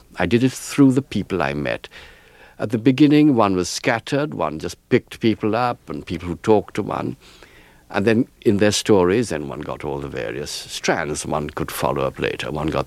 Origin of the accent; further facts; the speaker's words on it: Trinidad & Tobago; born there; now in England; I was born in Trinidad of Asian immigrant family